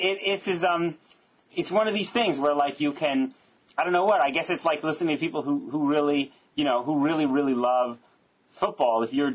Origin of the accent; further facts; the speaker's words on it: Boston, Massachusetts, United States; now in Washington, United States; I am a Bostonian who moved to Washington